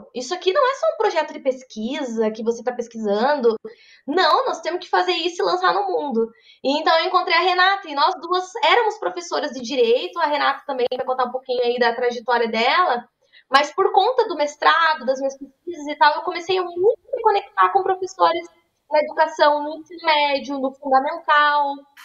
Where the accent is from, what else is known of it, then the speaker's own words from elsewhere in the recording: Paraná, Brazil; now in Florianópolis, Brazil; Eu sou paranaense, você disse, né? Tô morando agora aqui em Florianópolis.